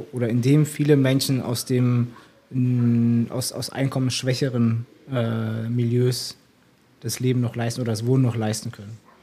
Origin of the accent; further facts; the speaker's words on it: Berlin, Germany; Also ich bin ja auch in Charlottenburg aufgewachsen, nicht die Ecke, sondern die Ecke am Charlottenplatz, also zwischen Schloss Charlottenburg und Lietzensee.